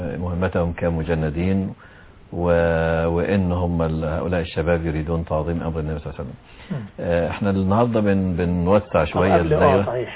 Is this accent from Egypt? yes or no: yes; Alexandria, Alexandria Governorate, Egypt; أحد الإخوة الكرام عندنا بالإسكندرية